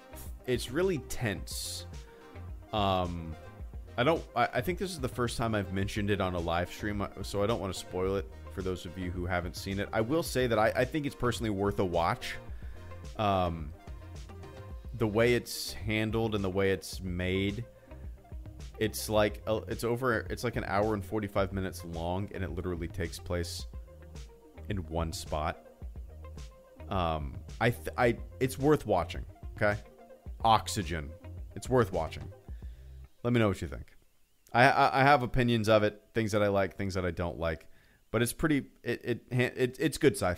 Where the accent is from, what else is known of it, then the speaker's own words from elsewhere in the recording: Jacksonville, Florida, United States; And he knew that I was from Jacksonville. He just didn't realize that we lived so close.